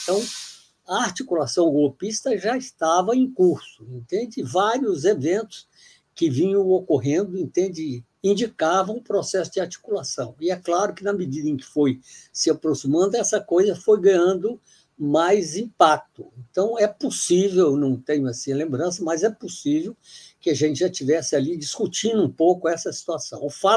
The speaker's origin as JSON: {"language": "Portuguese", "town": "Anápolis", "region": "Goiás", "country": "Brazil", "tie": "born or raised there", "said": "nós exatamente nos dirigimos para Anápolis, que é a minha cidade natal"}